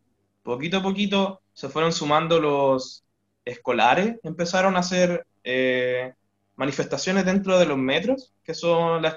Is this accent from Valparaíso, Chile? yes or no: no; Talca, Maule, Chile; Yo soy de una ciudad que está al sur de Santiago, son 3 horas. Soy de Talca.